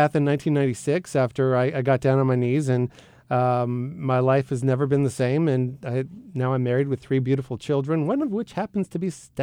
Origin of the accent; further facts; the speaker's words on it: Canada; moved away as an adult; now in United States; I am Canadian.